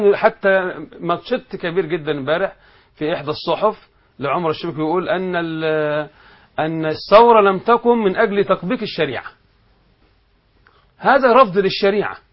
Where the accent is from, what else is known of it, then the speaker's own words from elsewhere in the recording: Egypt; في بلدنا مصر